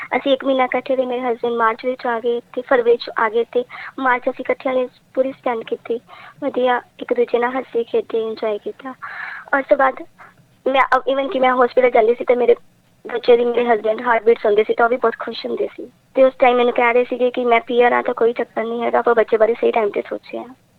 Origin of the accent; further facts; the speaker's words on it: Punjab, India; ਜੀ, ਮੈਂ ਪੰਜਾਬ ਦੀ ਰਹਿਣ ਵਾਲੀ ਹਾਂ ਸਰ।